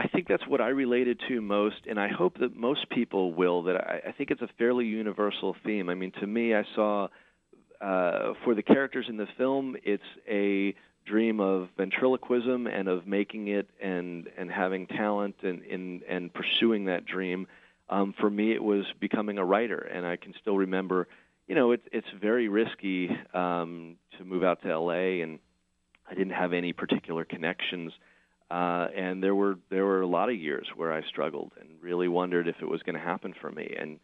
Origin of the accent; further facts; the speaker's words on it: Houston, Texas, United States; And, you know, I'm from Houston, so I jumped at the chance to get back out there